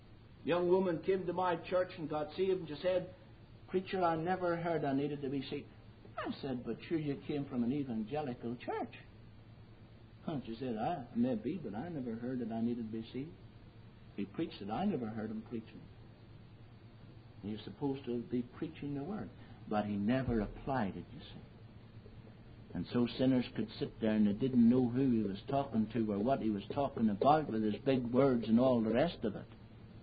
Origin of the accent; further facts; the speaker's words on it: Lurgan, Northern Ireland, United Kingdom; I was brought up in the Episcopalian Church. And I never heard I needed to be saved. I thank God for an old Baptist preacher that came to Lurgan, County Armagh, North Ireland.